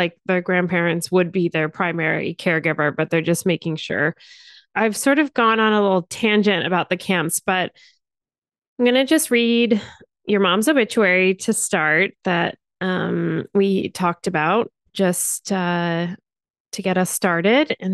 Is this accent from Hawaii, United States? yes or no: no; New Jersey, United States; And also, I grew up in New Jersey.